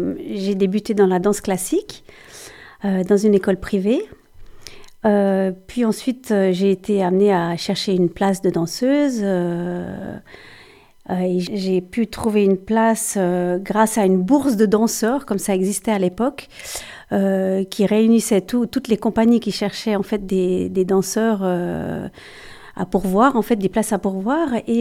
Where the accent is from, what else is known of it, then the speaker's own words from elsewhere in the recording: Geneva, Switzerland; je suis retournée chez moi à Genève